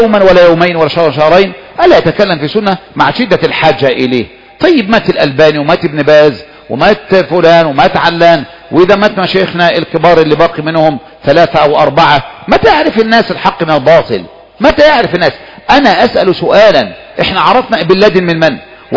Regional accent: Egypt; نحن من أهل مصر

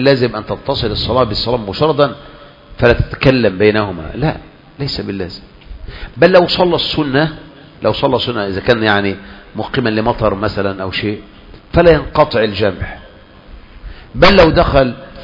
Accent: Egypt; ما احنا عندنا في مصر الطرق موجودة كلنا حول وادي النيل

